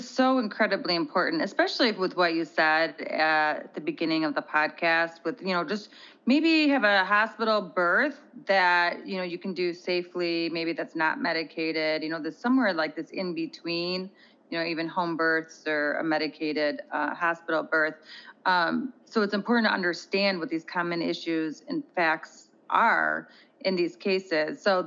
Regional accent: Michigan, United States; So I am from Michigan.

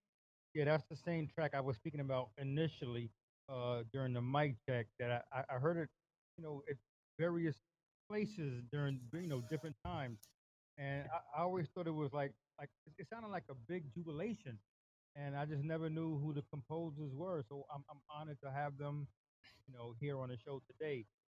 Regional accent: Bronx, New York, United States; Now, you know, I'm born and raised in the Bronx, and I'm an elected official representing the South Bronx.

